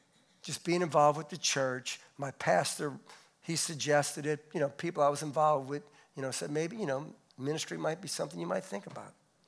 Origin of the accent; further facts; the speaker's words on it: New Orleans, Louisiana, United States; now in Dallas, United States; So we were leaving our home, our family, our friends we grew up with in the New Orleans area. We were living in Metairie at the time to move to Dallas, Texas.